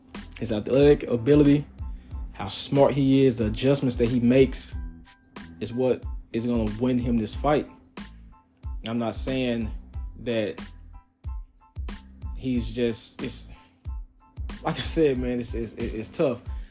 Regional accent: Dallas, Texas, United States; I'm from the city. I'm from Dallas, born and raised.

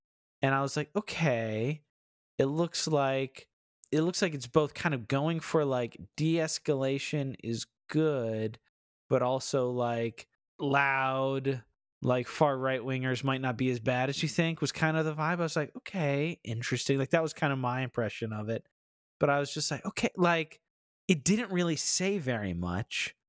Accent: Philadelphia, Pennsylvania, United States; He talked a lot of trash. I was from Philly.

